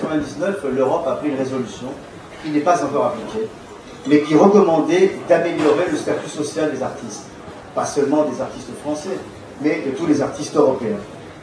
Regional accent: France; moi, je suis français

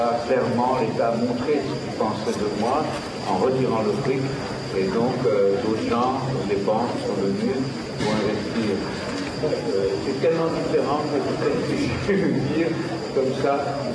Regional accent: Switzerland; D'abord, je suis suisse.

